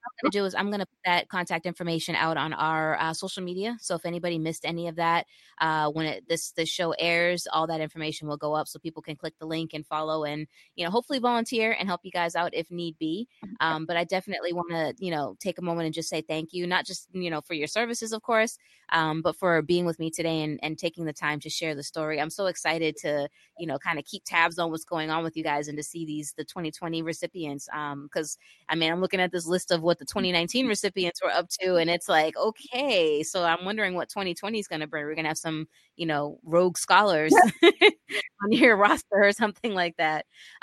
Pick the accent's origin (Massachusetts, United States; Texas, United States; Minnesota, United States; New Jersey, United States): Massachusetts, United States; I'm from Massachusetts, so, you know, shout out New England.